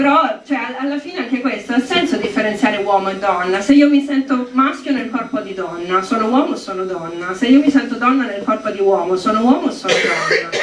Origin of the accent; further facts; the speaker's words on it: Altopascio, Tuscany, Italy; io sono di Altopascio, provincia di Lucca